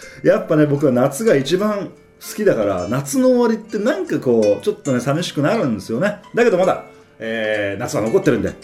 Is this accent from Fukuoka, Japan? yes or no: yes; Kurume, Fukuoka, Japan; 僕の地元の九州、僕は九州の福岡県の久留米が地元なんだけど、